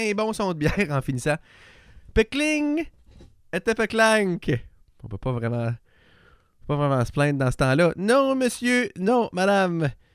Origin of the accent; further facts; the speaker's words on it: Quebec, Canada; les musées de mon coin de pays, la Mauricie